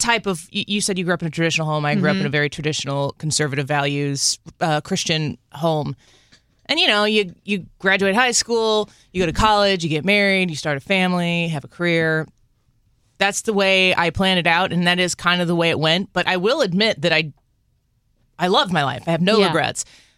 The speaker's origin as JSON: {"language": "English", "town": "Edwardsville", "region": "Illinois", "country": "United States", "tie": "born or raised there", "said": "we were both born and raised in Edwardsville, Illinois, across the river. So we've grown up in Madison County."}